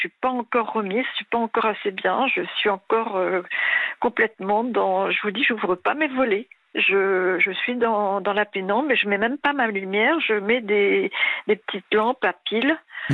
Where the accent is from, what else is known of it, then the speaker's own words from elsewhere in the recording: Normandy, France; also born or lived in Brazzaville, Congo; j'ai grandi en Normandie, vous avez dit que j'étais née en Afrique aussi, au Congo, Brazzaville, hein. Enfin, c'était l'ancienne Afrique équatoriale française, mais j'étais trop petite quand je suis revenue en métropole